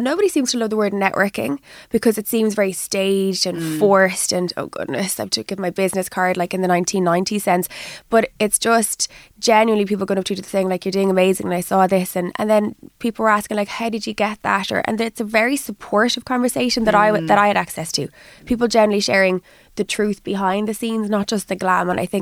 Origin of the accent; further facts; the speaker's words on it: Ireland; I often go to the States and they'll say, are you from London? I'm like, no, I'm Irish and I'm red.